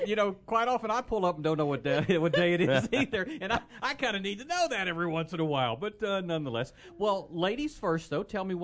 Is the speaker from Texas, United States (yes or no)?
yes; College Station, Texas, United States; Of course, I grew up in College Station.